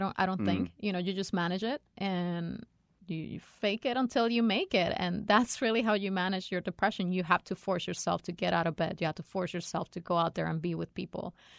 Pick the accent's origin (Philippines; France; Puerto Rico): Puerto Rico; born there; a Hispanic female in the Army and here in the States, you know, my perspective as a Latino, because I was born in Puerto Rico.